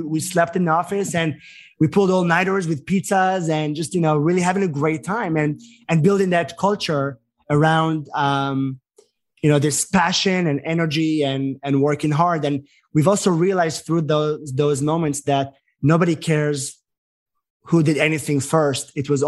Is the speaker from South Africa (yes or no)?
no; Israel; now in United States; You have the chutzpah to go and ask for anything as an American being from Israel, you know?